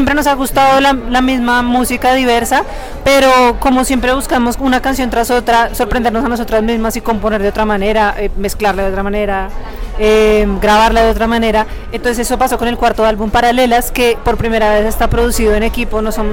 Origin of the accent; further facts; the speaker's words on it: Bogotá, Colombia; Pues nosotras somos de Bogotá